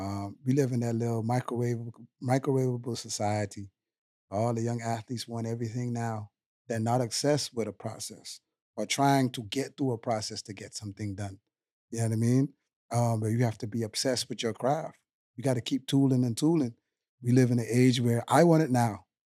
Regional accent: Bahamas; It's my second home because, you know, I'm from the Bahamas, but I'm not from that part.

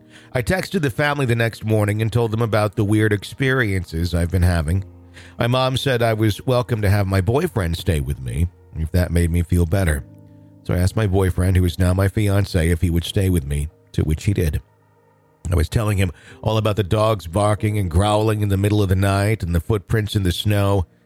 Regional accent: Wisconsin, United States; I'm from Wisconsin and would sometimes pet-sit for a family in my hometown.

